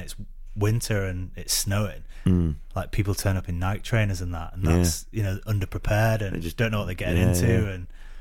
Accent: Preston, North West England, United Kingdom; Because I don't go back to Preston very much, so my accent's probably gone quite a lot.

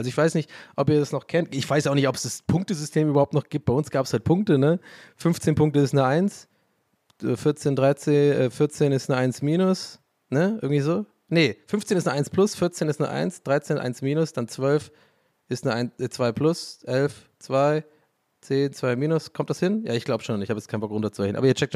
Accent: Tübingen, Baden-Württemberg, Germany; So, und es gab bei uns in Tübingen halt, also echt, weiß ich nicht, ein paar Döner, Kalenderdöner und so. Jetzt ist wirklich sehr spezifisch für alle Tübinger, aber die Fäuste gehen in den Himmel, Leute, Tübingen represent.

